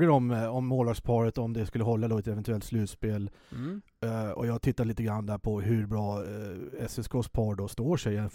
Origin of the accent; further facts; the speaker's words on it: Enköping, Uppsala County, Sweden; also born or lived in Gothenburg / Norrköping; now in Stockholm, Sweden; Jag är ju född i Göteborg, uppvuxen i Norrköping. Första 7 åren och sen Enköping fram till år 2000 när jag flyttade upp till Stockholm.